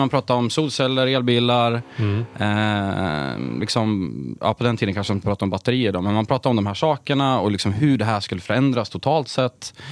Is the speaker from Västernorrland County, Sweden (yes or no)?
yes; Sundsvall, Västernorrland County, Sweden; Då började jag jobba på ett elbolag som fanns i Sundsvall där jag är uppvuxen.